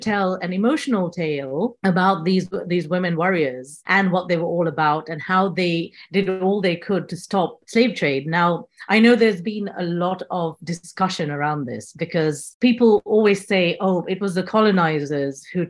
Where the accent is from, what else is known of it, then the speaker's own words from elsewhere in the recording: Nigeria; I grew up in Nigeria